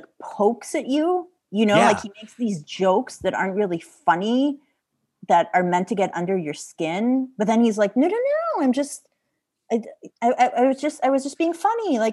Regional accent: Israel; I'm from Israel.

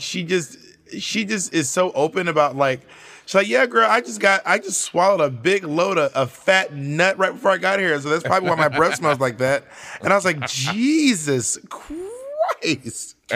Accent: New York City, New York, United States; I'm from Washington Heights, true. And they definitely say mad and ODing.

